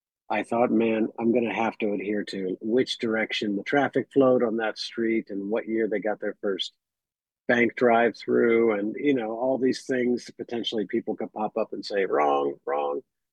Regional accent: Florida, United States; I grew up in Florida.

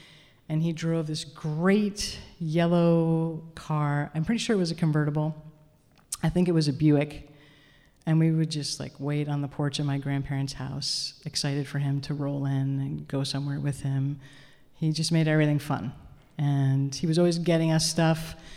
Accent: Ossining, New York, United States; So we grew up in Ossining, New York. My mom and her family actually grew up in the neighboring town, Briarcliff Manor

